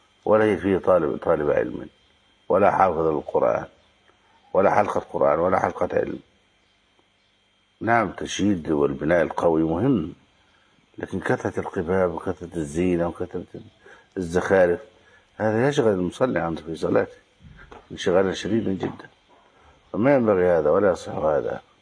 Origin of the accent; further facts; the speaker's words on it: Egypt; ومن نبه عليه أن الصرف الذي سمع عندنا في بلادنا مصر الفكة لا يجوز في المسجد،